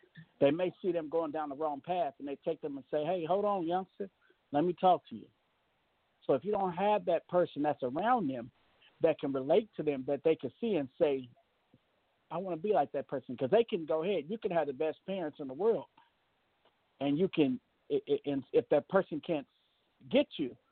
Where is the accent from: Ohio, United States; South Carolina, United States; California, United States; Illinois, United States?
California, United States; Richmond; My neighbor came down the hill because I'm from the Bay Area. I'm a Richmond, California kid.